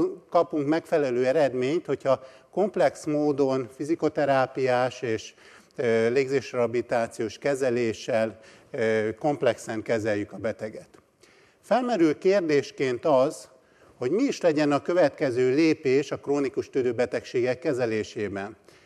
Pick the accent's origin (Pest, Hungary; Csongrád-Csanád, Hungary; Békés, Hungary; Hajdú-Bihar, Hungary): Csongrád-Csanád, Hungary; Szeged; born there; Szeged mindig közel állt a szívemhez, ugyanis itt születtem, illetve itt dolgoztam 15 évig.